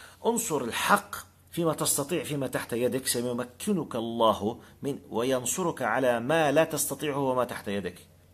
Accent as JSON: {"language": "Arabic", "country": "Jordan", "said": "احنا عندنا عادة أو مصيبة في الأردن اسمها إطلاق العيارات النارية."}